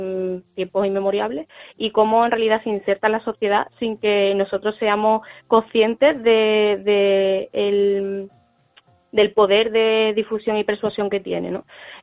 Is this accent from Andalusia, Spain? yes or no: yes; Seville, Andalusia, Spain; yo soy de Sevilla